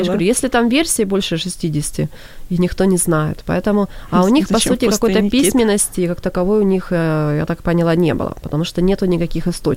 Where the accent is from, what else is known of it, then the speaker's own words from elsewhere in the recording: Ukraine; ну, я, по крайней мере, как украинка